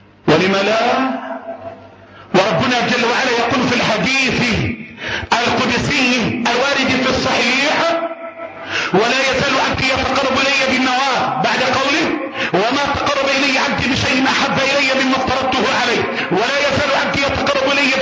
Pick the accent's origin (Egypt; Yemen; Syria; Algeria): Egypt; اللهم احفظ بلدنا مصر من الفتن ما ظهر منها وما بطن